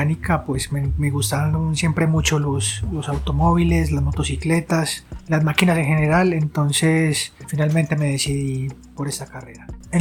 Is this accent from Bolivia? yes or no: no; Pereira, Risaralda, Colombia; born there; nací en Pereira, soy ingeniero mecánico